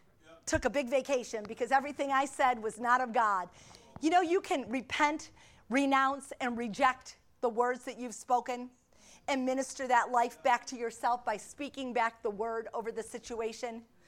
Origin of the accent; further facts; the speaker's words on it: Pennsylvania, United States; born there; I was born in Pennsylvania, so I almost, you know, became Amish.